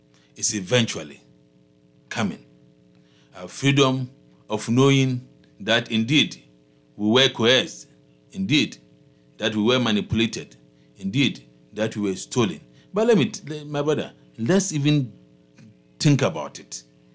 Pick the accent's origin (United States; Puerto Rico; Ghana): Ghana; Elmina, Central Region; We love our people. I come from Elmina. You can Google and see.